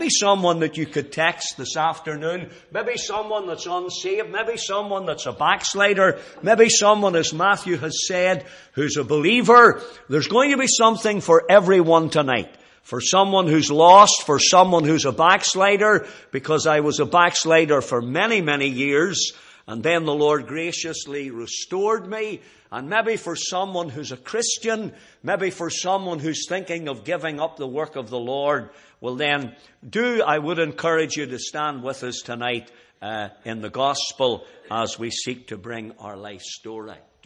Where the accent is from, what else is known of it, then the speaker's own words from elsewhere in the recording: Banbridge, Northern Ireland, United Kingdom; born there; also born or lived in Belfast; I was born in Banbridge. I married a girl from Randallstown, a farmer's daughter. I lived in East Belfast for 12 years